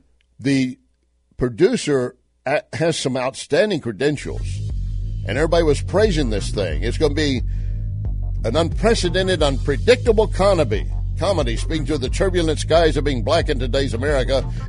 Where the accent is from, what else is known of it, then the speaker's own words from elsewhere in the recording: Texas, United States; I understand. I'm from Texas, and I just can't sing good American language.